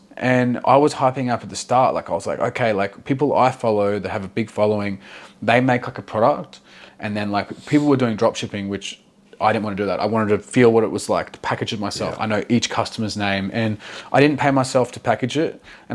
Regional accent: Australia; Like we're Aussie, you know, it's pretty open.

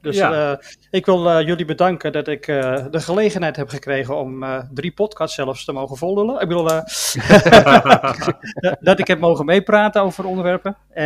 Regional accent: Germany; wij als Duitsers hadden dat ook.

